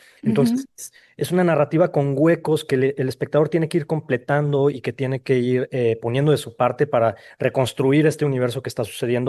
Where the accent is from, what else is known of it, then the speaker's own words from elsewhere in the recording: Michoacán, Mexico; Yo soy michoacano, pues es un orgullo